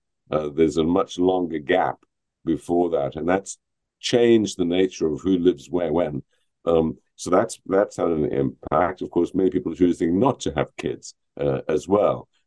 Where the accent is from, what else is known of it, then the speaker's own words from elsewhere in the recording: Oxford, South East England, United Kingdom; but you see it in my hometown, Oxford, people sleeping on the streets.